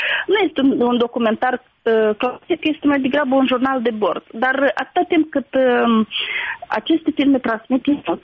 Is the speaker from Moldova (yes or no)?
yes; Glodeni, Glodeni District, Moldova; Eu tot sunt din Glodene și așa am zis că suntem cumva pământeni.